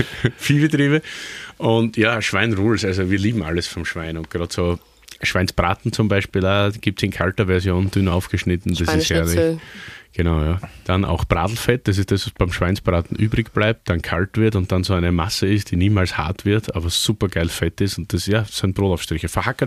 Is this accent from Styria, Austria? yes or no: yes; Styria, Austria; für mich als Steirer